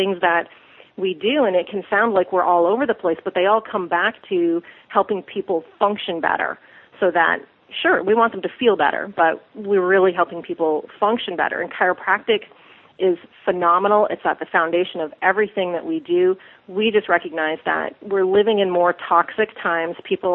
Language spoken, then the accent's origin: English; Canada; I grew up in Canada